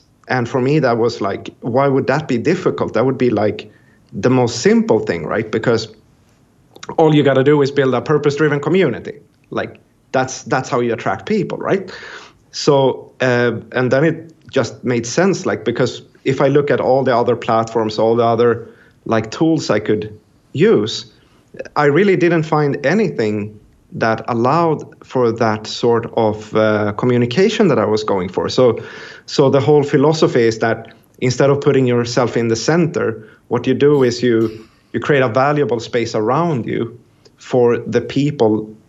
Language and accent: English; Stockholm, Stockholm County, Sweden; English is a second language; So I mean, I'm from Stockholm, Sweden, hence the funny accent.